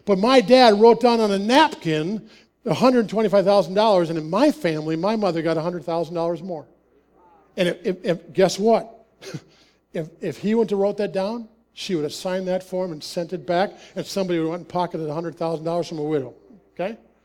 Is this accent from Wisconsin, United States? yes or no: yes; Wisconsin, United States; And I'm from Wisconsin where there's deer like walk the woods and stuff like that.